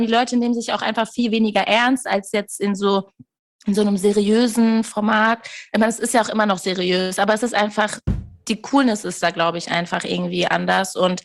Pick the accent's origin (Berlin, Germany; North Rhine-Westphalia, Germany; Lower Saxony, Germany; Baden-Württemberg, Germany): North Rhine-Westphalia, Germany; Castrop-Rauxel; Ich komme wirklich aus Castrop-Rauxel.